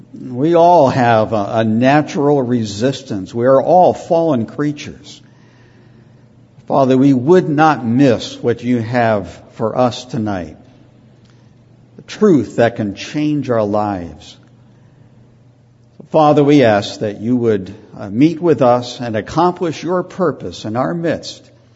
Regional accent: New England, United States; born or raised there

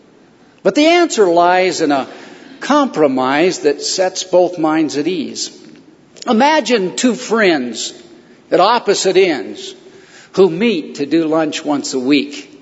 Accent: Bennett, Colorado, United States; And since I'm from Colorado, I have a Sal Sheridan story. I was raised in the little town of Bennett, just straight east of here, about 40 miles.

